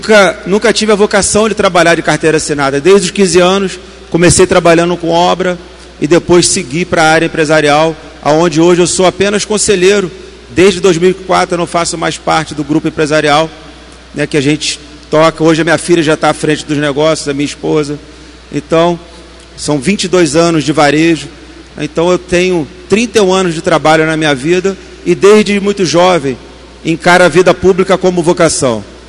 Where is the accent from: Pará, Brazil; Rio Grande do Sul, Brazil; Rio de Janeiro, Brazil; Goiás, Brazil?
Rio de Janeiro, Brazil; born there; Eu sou filho de Silva Jardim, mas nasci aqui no Rio. Hoje se dá um nome bonito às favelas. Eu nasci lá na favela do Jacarezinho e as pessoas chamam de comunidade. De família muito pobre.